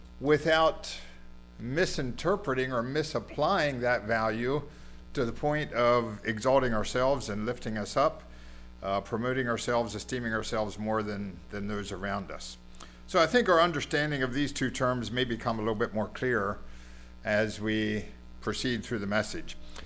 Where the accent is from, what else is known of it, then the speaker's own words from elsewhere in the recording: Pennsylvania, United States; I grew up in Adams County. Weavertown is my wife's home congregation, and that's where we are attending.